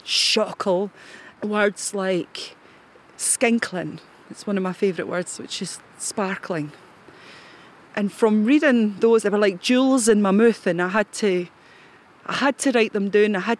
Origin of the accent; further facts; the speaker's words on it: Dumfries, Scotland, United Kingdom; Well, I grew up in Dumfries in the Toon in a council estate, in two different council estates, Lochside and Lincluden.